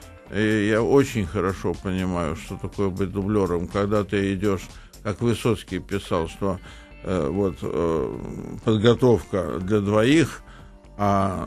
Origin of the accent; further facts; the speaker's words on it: Leningrad, Saint Petersburg, Russia; ну, я из Ленинграда, мама меня воспитывала, ну, старалась сделать из меня интеллигентного человека.